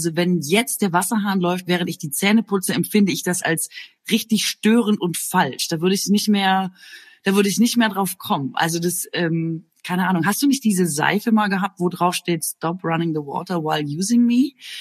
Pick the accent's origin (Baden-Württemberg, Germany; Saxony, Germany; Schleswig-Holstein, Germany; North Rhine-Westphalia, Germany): Baden-Württemberg, Germany; als Schwäbin